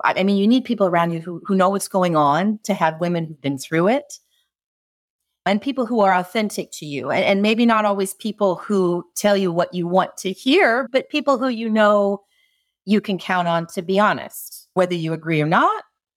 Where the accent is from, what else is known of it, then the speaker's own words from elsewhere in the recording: Midwest, United States; you just got growing up in Gen X and in the Midwest